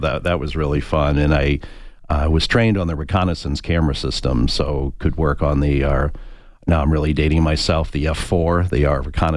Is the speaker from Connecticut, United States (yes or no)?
yes; Connecticut, United States; And ironically, growing up in Connecticut, I hadn't really, other than through my cousin, had thought about it.